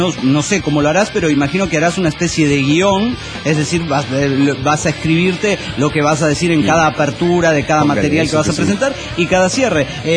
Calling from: La Paz, Bolivia; Hola, ¿cómo están? … de Reserva Madidi, Bolivia.

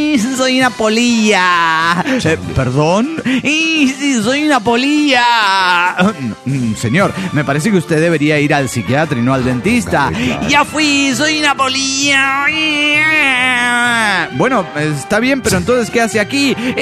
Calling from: Coatzacoalcos, Veracruz, Mexico; Hola, ¿qué tal? ¿Cómo están todos?

